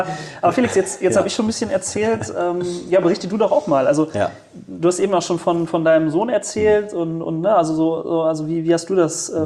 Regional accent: Detmold, North Rhine-Westphalia, Germany; zu Hause, bei uns in Ostwestfalen-Lippe in Detmold.

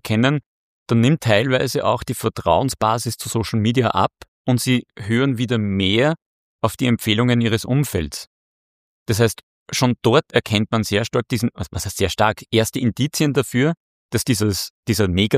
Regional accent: Upper Austria, Austria; wo ich mal einen Tag oder 2 Tage wandern gehe, bei uns im Innviertel daheim. Und da gibt's irrsinnig schöne Platzerl im Sauwald.

